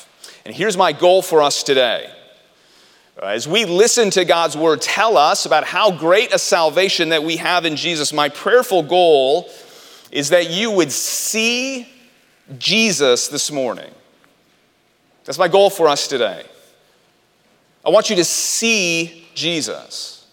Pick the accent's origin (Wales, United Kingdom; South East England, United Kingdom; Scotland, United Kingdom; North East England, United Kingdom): South East England, United Kingdom; South Leigh; Near to where I grew up in the Oxfordshire village of South Lee is the parish church of St. James the Great.